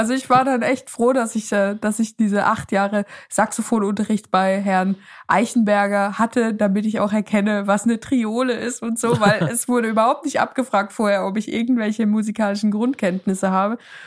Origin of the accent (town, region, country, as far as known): Switzerland